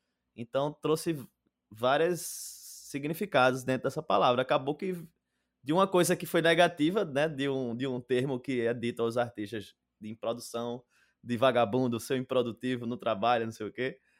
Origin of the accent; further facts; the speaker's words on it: Olinda, Pernambuco, Brazil; also born or lived in Recife; eu moro em Olinda, né, nascido e criado em Olinda, nascido em Recife, mas criado em Olinda